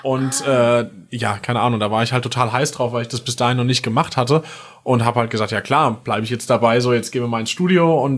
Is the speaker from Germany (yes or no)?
yes; Hesse, Germany; Aus Hessen, genauer gesagt Nähe Limburg, noch genauer gesagt bei Vilma